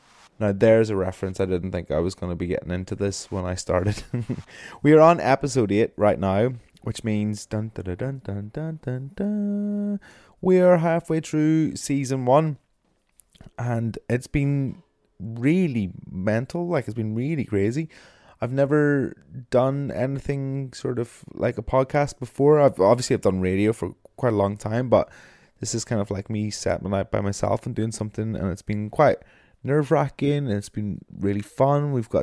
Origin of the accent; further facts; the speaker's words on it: Northern Ireland, United Kingdom; now in Brighton, United Kingdom; I am a Northern Irish music nerd. I am a broadcaster on BBC Radio 1